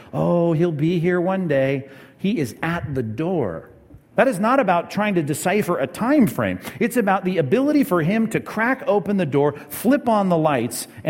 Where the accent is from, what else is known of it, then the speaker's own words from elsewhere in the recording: Long Beach, California, United States; I grew up in Long Beach in a little one-story little house, tract home.